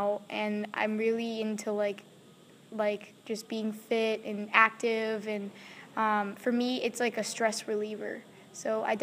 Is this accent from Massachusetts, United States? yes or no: yes; Massachusetts, United States; I'm from Massachusetts, Okay.